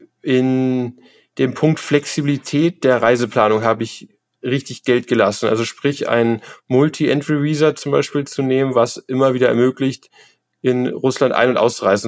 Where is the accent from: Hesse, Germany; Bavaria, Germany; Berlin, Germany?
Berlin, Germany; born there; now in Göttingen, Germany; Ich sozusagen bin gebürtig aus Berlin, habe dann in verschiedenen Orten in Deutschland gelebt, auch für meine Ausbildung und dann auch später sozusagen für mein mehr oder weniger selbstgestaltetes duales Studium und bin aktuell in der Nähe von Göttingen.